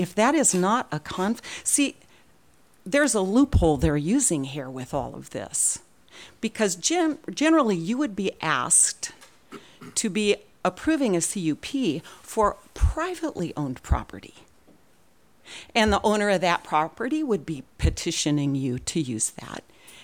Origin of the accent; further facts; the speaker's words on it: United States; And to me, as an American, that's not the way it's supposed to work.